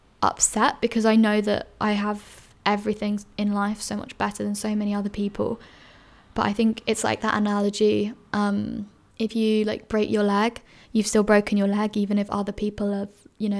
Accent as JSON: {"language": "English", "region": "London", "country": "United Kingdom", "tie": "born or raised there", "said": "what I had experienced like growing up in London and my life in London."}